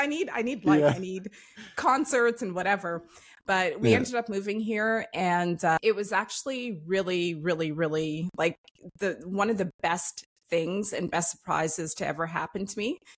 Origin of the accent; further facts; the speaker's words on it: Toronto, Ontario, Canada; dad immigrated from Trinidad to Canada way before I was born, my sister as well. And basically, like, then my mom moved to Toronto. They had me. I grew up in Toronto. Obviously, I'm a native.